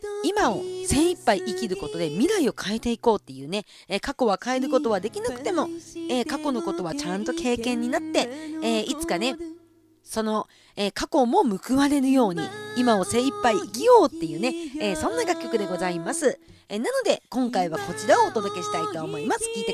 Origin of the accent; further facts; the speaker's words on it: Kushiro, Hokkaido, Japan; 私はですね、もともと地元の釧路で、初めてね釧路を離れたのが18の時に、帯広大谷短期大学っていうね介護士の資格を習得するために、釧路を離れて初めて一人暮らしを経験しました。